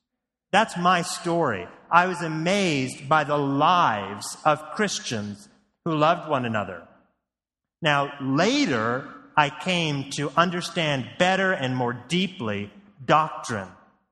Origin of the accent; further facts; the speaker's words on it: Hillsboro, Oregon, United States; I grew up in Hillsboro, but it's another story why I started going to a church in Beaverton.